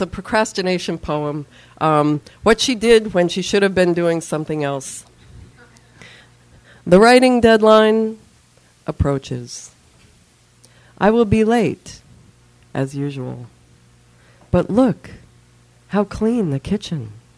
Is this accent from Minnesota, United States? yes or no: yes; Minnesota, United States; I've written a lot of winter poems. I come from Minnesota, so that's probably why.